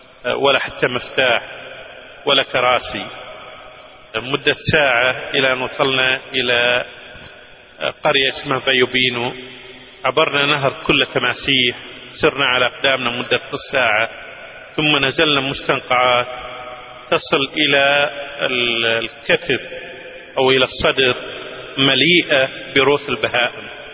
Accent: Kuwait; فقلت لهم أنا من الكويت، والكويت في أرض مكة والمدينة وأهلي في مكة.

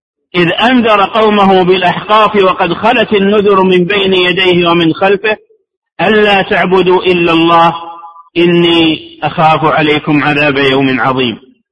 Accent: Najd, Saudi Arabia; يذكرني هذا بقصة حقيقية وقعت عندنا في نجد، وصاحبها معروف عندنا

